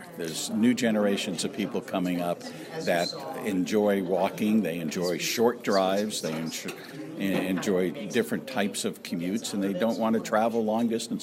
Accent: Miami, Florida, United States; I grew up in Miami, and I used to be able to actually move around.

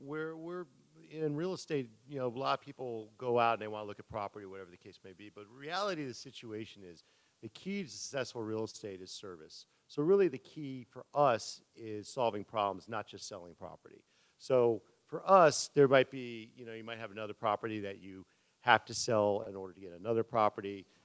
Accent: Miami Beach, Florida, United States; for me, being born and raised on Miami Beach, you know, I have a fond memories of growing up in the Sunny Isles area in Miami Beach.

